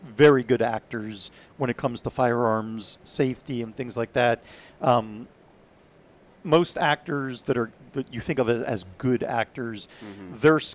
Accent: Israel; moved away; also born or lived in Philadelphia; And so we moved to Israel, and I grew up there, did military service there, went through a couple of wars there.

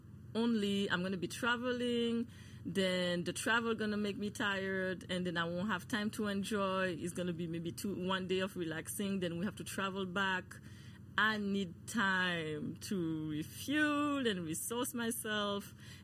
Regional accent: Guadeloupe; We're from the Caribbean, but it's not the same mm-hmm, island. Mm-hmm. He didn't know about Guadeloupe.

